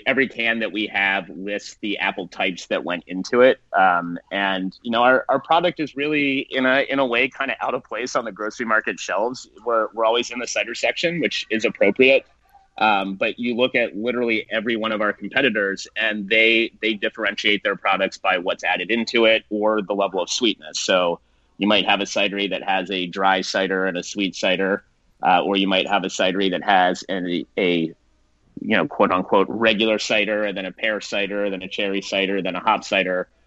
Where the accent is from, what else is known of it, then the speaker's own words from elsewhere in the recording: Baltimore, Maryland, United States; I grew up in Baltimore, which is only, you know, 45 minutes northeast of here.